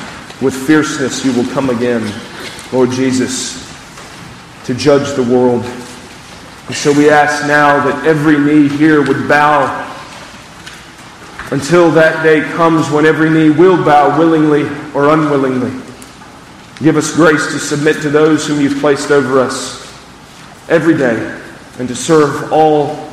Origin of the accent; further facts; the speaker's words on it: Greenville, United States; And I was from Greenville, which means I have zero horse experience.